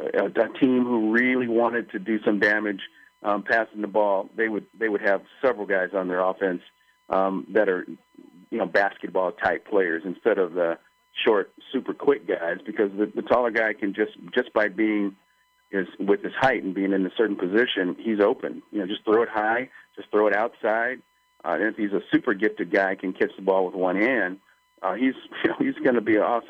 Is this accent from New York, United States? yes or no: no; Los Angeles, California, United States; Well, I think that growing up in Los Angeles, or growing up in the time that I grew up also